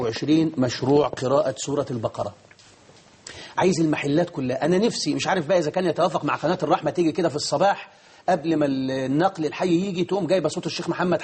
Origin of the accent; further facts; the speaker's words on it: Egypt; بلدنا مصر